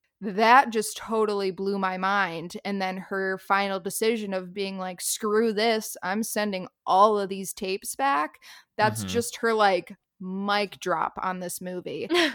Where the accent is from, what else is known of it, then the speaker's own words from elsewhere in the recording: the North, United States; As a Northerner, never have I been like, no ma'am.